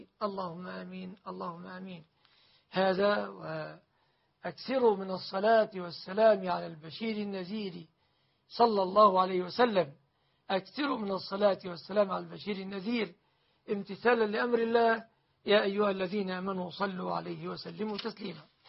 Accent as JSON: {"language": "Arabic", "country": "Egypt", "said": "بلادنا مصر"}